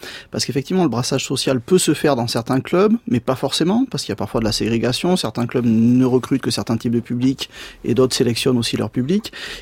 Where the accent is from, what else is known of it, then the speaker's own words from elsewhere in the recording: Southwest France, France; je suis originaire du Sud-Ouest